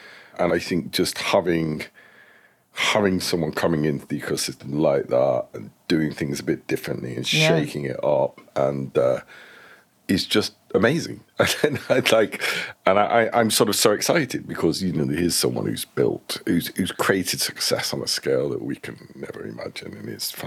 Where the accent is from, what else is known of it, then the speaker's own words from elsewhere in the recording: Manchester, North West England, United Kingdom; I love Manchester. I'm from Manchester, for God's sake.